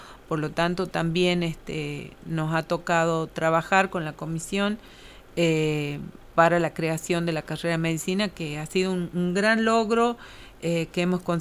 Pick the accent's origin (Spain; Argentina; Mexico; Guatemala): Argentina; Belén, Catamarca; haber vuelto a Catamarca y haber vuelto al interior durante mucho tiempo, básicamente a Belén, de donde soy oriunda